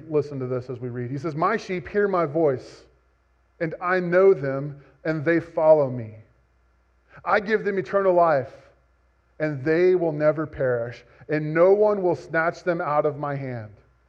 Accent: Austin, Texas, United States; despite growing up in Austin, I grew up, like, my high school years raised animals in FFA.

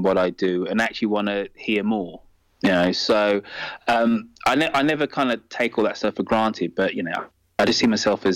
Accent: United Kingdom; I'm British, but I'm a Jamaican parented

